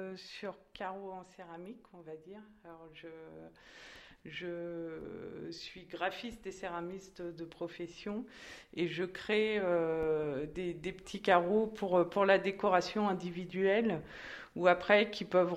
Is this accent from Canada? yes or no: no; Normandy, France; now in Île d'Yeu, France; j'ai ouvert mon atelier en Normandie, parce que je viens de Normandie, en 2012.